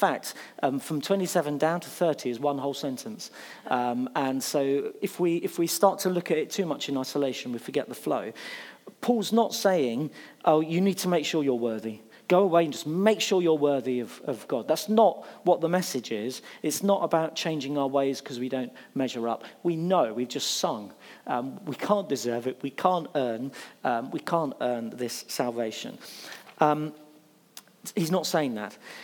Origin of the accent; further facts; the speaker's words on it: Bognor Regis, South East England, United Kingdom; Where do you come from? Oh, I come from Bognor.